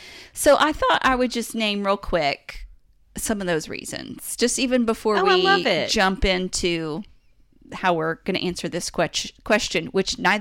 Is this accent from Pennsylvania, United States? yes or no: no; Tennessee, United States; But, you know, we came from East Tennessee. That's where our our mom our and dad are from.